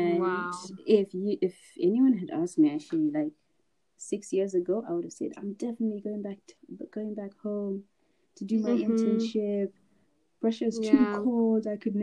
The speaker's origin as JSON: {"language": "English", "country": "Zimbabwe", "lives_now": "Nizhny Novgorod, Russia", "said": "I'm from Zimbabwe."}